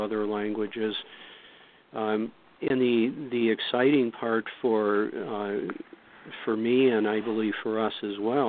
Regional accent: Cleveland, Ohio, United States; When I look back at my history, I grew up in Cleveland, Ohio, and I was in my late teens, early 20s when the race riots hit Cleveland.

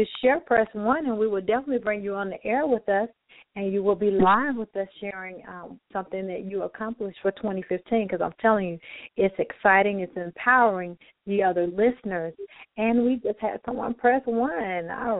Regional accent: South Carolina, United States; Yes, I'm South Carolina with Georgia mix, so you know it's just in us, you know.

